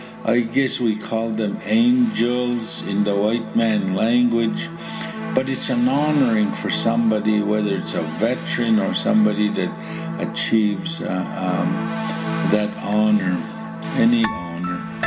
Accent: Alberta, Canada; I'm from the Piikani First Nation.

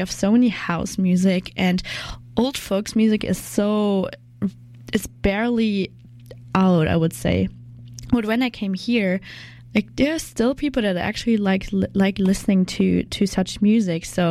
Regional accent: Germany; English is a second language; I'm the intern here at CJSF and I'm from Germany.

